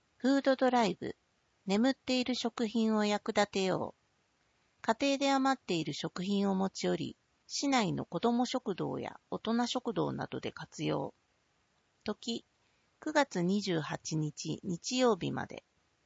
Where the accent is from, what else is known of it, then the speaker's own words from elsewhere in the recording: Minnesota, United States; Japanese is a second language; now in Japan; こんにちは、アメリカ・ミネソタ州出身の